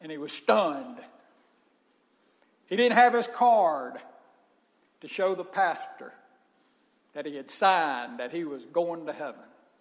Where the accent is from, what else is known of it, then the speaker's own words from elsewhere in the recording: Laurel, United States; the youth group that I was raised with in Laurel.